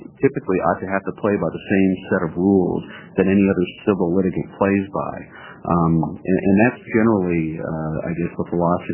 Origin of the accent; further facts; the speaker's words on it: Bend, Oregon, United States; even in lowly places like Bend, my hometown